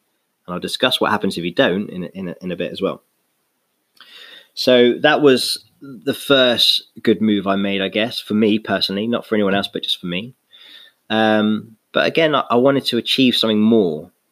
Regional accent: London, United Kingdom; born there; I was born in London.

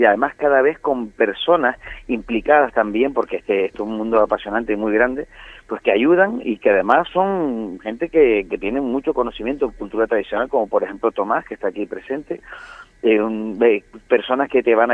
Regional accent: Tenerife, Canary Islands, Spain; porque aunque yo soy de Tenerife, pues veraneo en la Isla del Hierro

